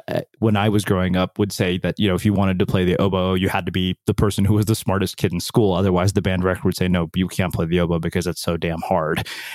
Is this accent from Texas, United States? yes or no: yes; College Station, Texas, United States; Well, I grew up in College Station, and that's probably nowhere as near as like hardcore as many of the small, real small Texas towns like Odessa and places like that.